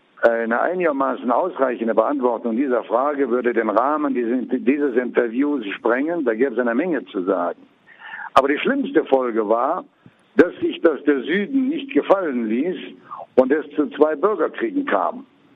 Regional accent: Leer, Unity, South Sudan; in einer extrem ländlichen Region wie bei uns in Lea

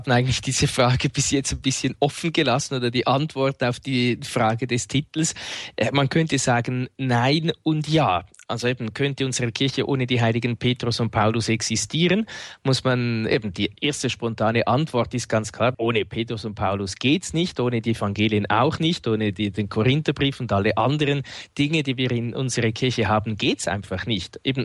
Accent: Winterthur, Zurich, Switzerland; Dann in Winterthur, dort wo ich aufgewachsen bin

